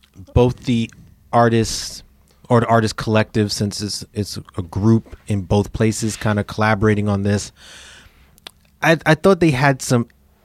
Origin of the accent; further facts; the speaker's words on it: New York City, New York, United States; particularly from a New York lens, since I'm in New York, I'm from New York